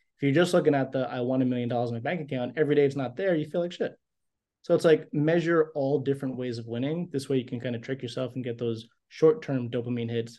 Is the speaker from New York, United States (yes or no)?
yes; New York, United States; I just talk fast and I'm from New York.